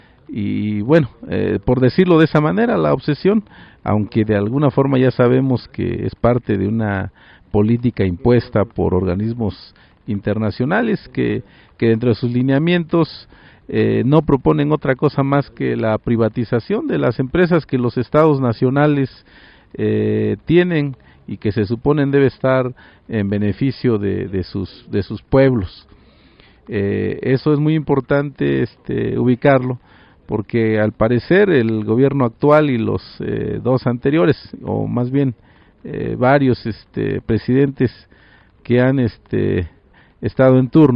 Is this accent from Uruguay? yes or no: no; Mexico; como mexicanos, como ciudadanos